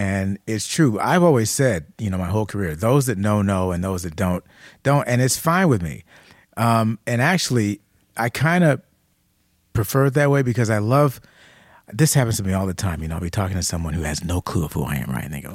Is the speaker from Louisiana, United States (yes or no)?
no; Detroit, Michigan, United States; I'm from the D.